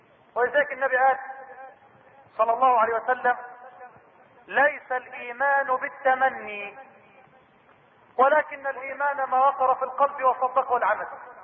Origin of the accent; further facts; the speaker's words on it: Egypt; واجعل بلدنا مصر بلدا آمنا مطمئنا